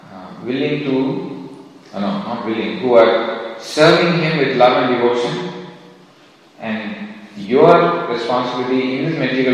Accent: Chennai, Tamil Nadu, India; now in Australia; Now, how did I, as an Indian citizen, sitting in my state, Tamil Nadu, in Chennai, how did I land up here?

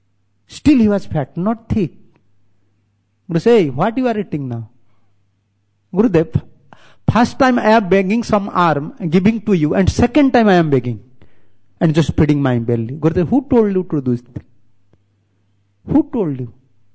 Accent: India; English is a second language; My pronunciation is a little different because I am from India and I usually am not speaking in English.

